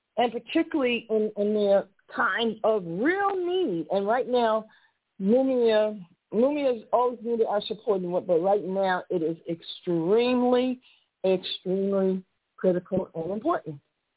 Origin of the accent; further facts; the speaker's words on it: Philadelphia, Pennsylvania, United States; And so, you know, again, I'm from Philly, so I'm used to seeing that.